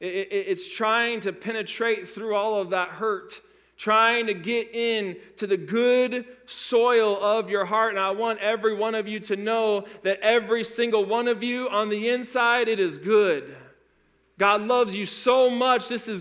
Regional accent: United States; I'll go to an orphanage in China and be able to show them joy because I'm an American.

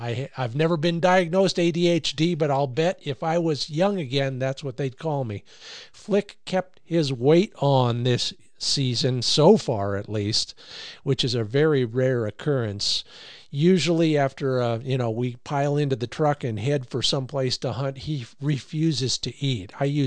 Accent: Oregon, United States; including my home state of Oregon

